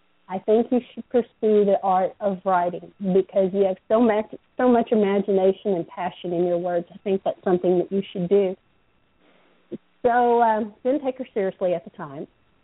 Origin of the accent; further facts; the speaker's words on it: Waco, Texas, United States; I did forget to mention that originally I'm from the Waco area, so the Blackland Plains area.